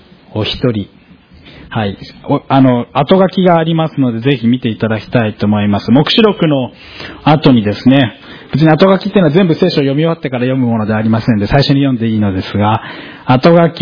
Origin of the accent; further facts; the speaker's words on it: Kiyose, Tokyo, Japan; 私の出身である清瀬市には東村山市与隣にまたがって